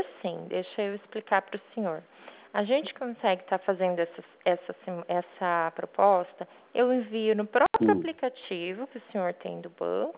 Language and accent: Portuguese; Santos, São Paulo, Brazil; born there; now in Foz do Iguaçu, Brazil; Eu nasci em Santos, São Paulo, mas eu vivo em Foz do Iguaçu